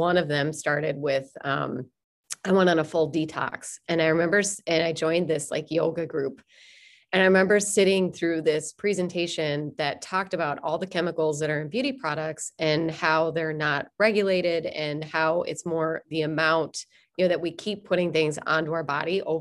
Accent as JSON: {"language": "English", "region": "Minnesota", "country": "United States", "accent": "Minnesotan", "said": "there's my Minnesotan accent."}